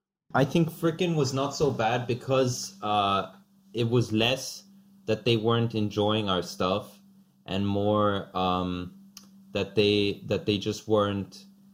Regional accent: Austria; I'm from India and Pakistan originally, and I grew up in Austria.

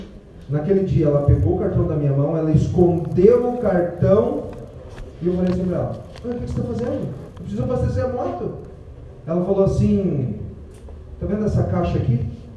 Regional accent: Rio Grande do Sul, Brazil; Sou do interior do Rio Grande do Sul, sempre tomei as rédeas da minha vida desde novo.

